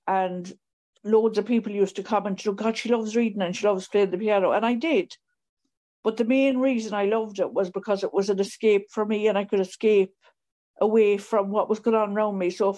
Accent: Connacht, Ireland; I grew up in Mayo, which is in the it's in the West Coast. It's absolutely stunning, but there's nothing to do there.

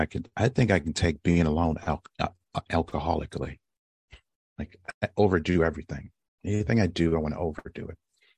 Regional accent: Cleveland, Ohio, United States; born there; I was born in Cleveland, Ohio. I'm the youngest of three in an adopted family.

